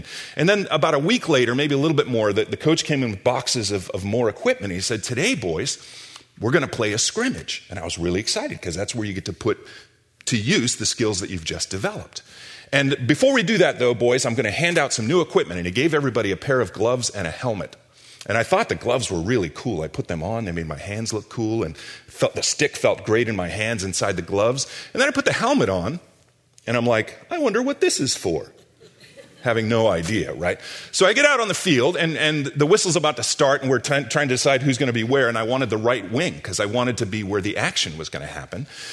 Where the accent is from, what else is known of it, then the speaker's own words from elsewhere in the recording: Massachusetts, United States; I grew up in Massachusetts, just about 10 miles from what was then called Schaefer Stadium, where the Patriots used to play.